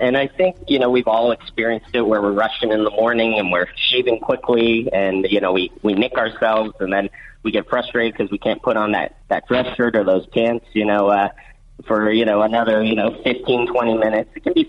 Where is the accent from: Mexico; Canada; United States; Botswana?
United States; Los Angeles, California; I am a Southern California product. Grew up in L.A., born and raised.